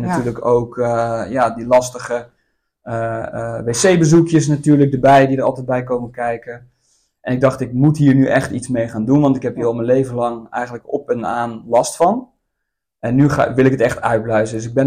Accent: Zeist, Utrecht, Netherlands; 36 jaar oud. Ik ben geboren en getogen in Zeist. Ik ben op een gegeven moment bedrijfskunde gaan studeren in Groningen.

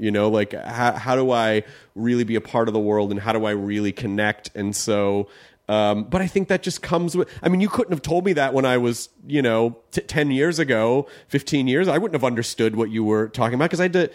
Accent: the South, United States; I grew up in the South and I've talked to people who are like, well, I don't ever need to leave.

